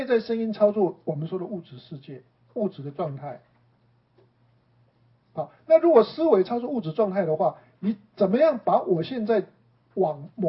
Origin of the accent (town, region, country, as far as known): China